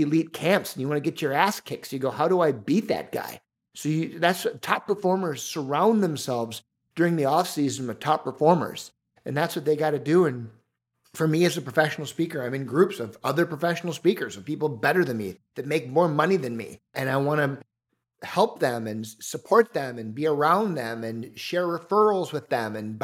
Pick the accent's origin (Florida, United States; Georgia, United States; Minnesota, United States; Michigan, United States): Minnesota, United States; I'm a former wrestler growing up in Southern Minnesota. This is the heart of wrestling country.